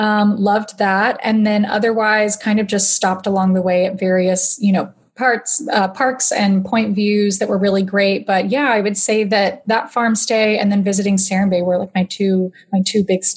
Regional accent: Texas, United States; Yeah, I was born and raised in Texas, and I had started my career in Manhattan, actually, and then recently made the move back.

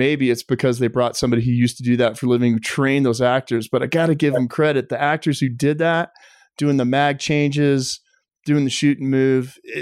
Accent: Boulder, Colorado, United States; I grew up in Boulder, spent all my time outdoors doing that sort of thing.

